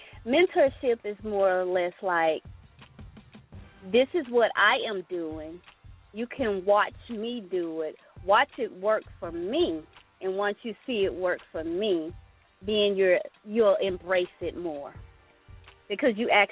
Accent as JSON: {"language": "English", "town": "Ruston", "region": "Louisiana", "country": "United States", "tie": "born or raised there", "said": "I'll be having a book launch reception in my hometown of Ruston, Louisiana"}